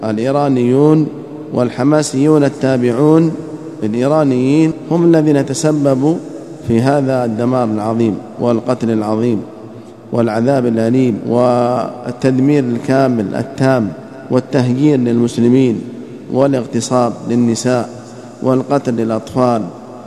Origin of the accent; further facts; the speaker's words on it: Yemen; ويسمون بالحوثيين عندنا في اليمن،